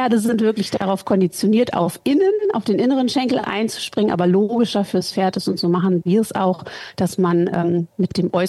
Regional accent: Northern Germany, Germany; now in Bergisches Land, Germany; Ich komme aus Deutschland, ursprünglich aus Norddeutschland. Mittlerweile wohne ich seit über 15 Jahren in der Nähe von Köln im schönen Bergischen Land.

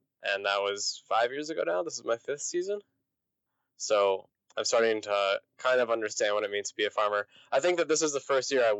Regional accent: Edina, Minnesota, United States; my favorite part about graduating from Edina and growing up in Edina

